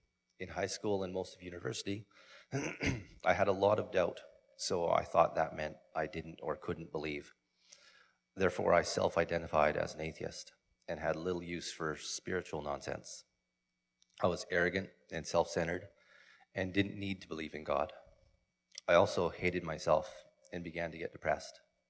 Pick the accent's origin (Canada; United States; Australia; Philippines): Canada; Williams Lake, British Columbia; You probably know my wife, Heather. I grew up in Williams Lake with loving parents and three older siblings.